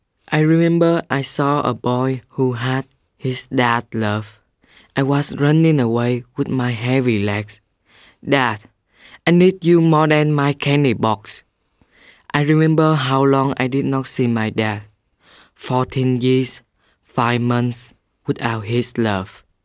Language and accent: English; Vietnam; I'm from Vietnam.